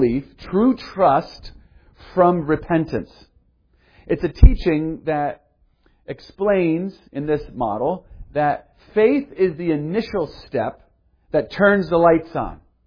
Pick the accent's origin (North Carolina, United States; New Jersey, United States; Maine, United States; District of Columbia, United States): New Jersey, United States; I said mama like I was from the South, but I'm not from the South. I'm born and raised Garden State.